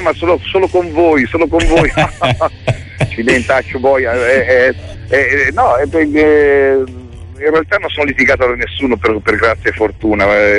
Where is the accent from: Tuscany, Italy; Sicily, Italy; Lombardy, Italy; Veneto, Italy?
Lombardy, Italy; Milan; ho avuto a che fare per i primi 25 anni di età, perché insomma purtroppo sono nato a Milano, che è una città che insomma per me è stata molto dura, è stata un po' matrigna